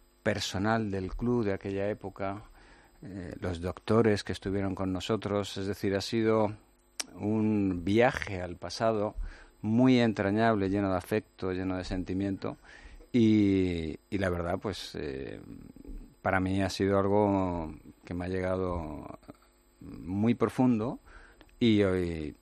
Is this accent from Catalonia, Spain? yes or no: no; Madrid, Community of Madrid, Spain; Somos de Madrid, queremos a Madrid.